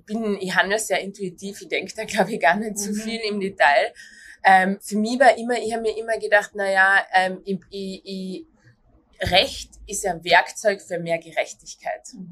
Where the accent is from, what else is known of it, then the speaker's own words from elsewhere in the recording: Klagenfurt, Carinthia, Austria; Geboren und aufgewachsen in Klagenfurt.